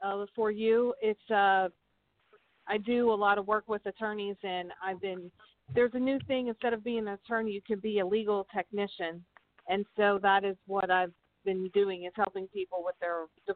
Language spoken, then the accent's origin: English; Baltimore, Maryland, United States; born there; now in Jacksonville, United States; It is, I was born in Baltimore, Maryland.